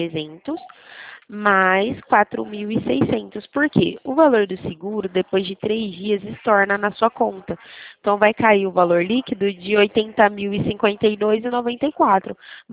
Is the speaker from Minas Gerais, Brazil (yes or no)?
no; São Paulo, Brazil; Não, eu sou aqui do estado de São Paulo, São Paulo.